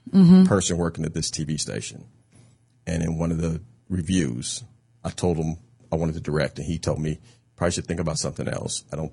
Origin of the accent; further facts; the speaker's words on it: Kentucky, United States; accent: Kentucky; But he thinks my Kentucky accent is funny, but he's a great individual.